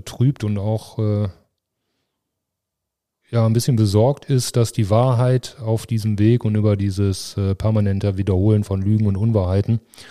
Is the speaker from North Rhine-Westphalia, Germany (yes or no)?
yes; Remscheid, North Rhine-Westphalia, Germany; Ja, ich bin gebürtiger Remscheider tatsächlich und für mich ist Remscheid Heimat. Also ich bin hier groß geworden